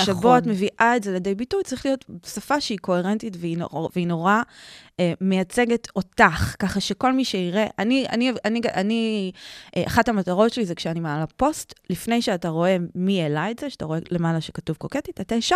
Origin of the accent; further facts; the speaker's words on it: South Africa; also born or lived in United States; now in Israel; אני גדלתי בדרום אפריקה, ארצות הברית, אז זה בא לי נורא טבעי.